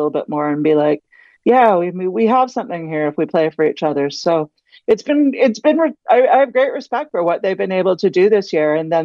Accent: Canada; I'm Canadian.

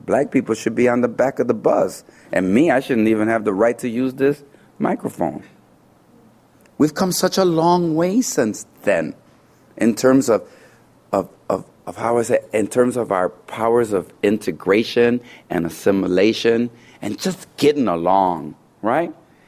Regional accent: Chicago, Illinois, United States; born there; I think about when I was born in Chicago in 1953 in Lincoln Park neighborhood, not far from here.

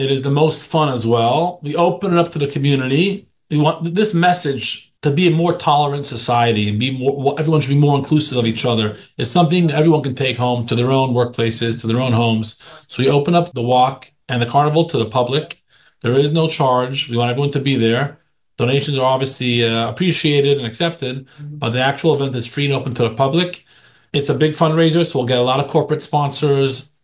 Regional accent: Las Vegas, Nevada, United States; I grew up here in Las Vegas. My parents are an Orthodox, Hasidic Orthodox couple that have a Jewish outreach synagogue here.

